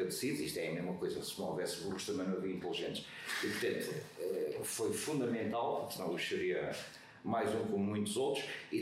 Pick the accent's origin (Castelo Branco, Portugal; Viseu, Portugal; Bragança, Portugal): Castelo Branco, Portugal; born there; Não sou da Covilhã, não. Não, e continuo a dizer isto, eu nasci em Castelo Branco, estudei no Conservatório de Castelo Branco